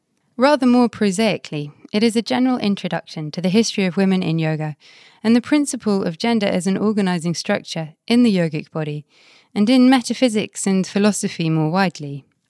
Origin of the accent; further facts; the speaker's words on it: United Kingdom; first language English; I am female, white, British. My first language is English, though I have been studying Sanskrit for the past 8 years or so.